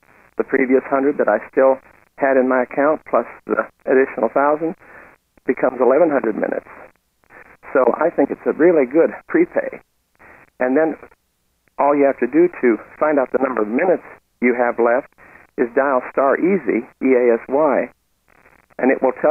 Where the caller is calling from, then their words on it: Fort Wayne, Indiana, United States; I'm recording from Fort Wayne, Indiana.